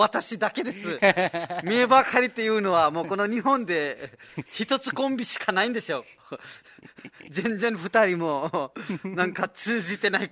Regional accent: Nepal; Japanese is a second language; now in Japan; ナマステ、ネパールから来ました

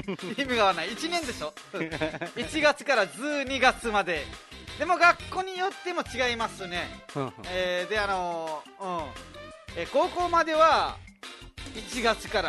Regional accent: Nepal; Japanese is a second language; ナマステー、ネパールから来ました

